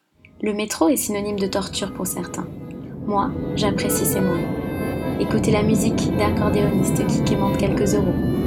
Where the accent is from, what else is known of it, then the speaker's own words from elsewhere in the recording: France; Je suis française, mais … Et ce pays, cette langue, ce sont mes racines.